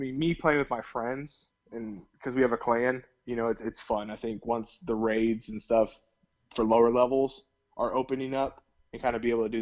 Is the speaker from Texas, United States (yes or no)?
yes; Texas, United States; especially me growing up in Texas too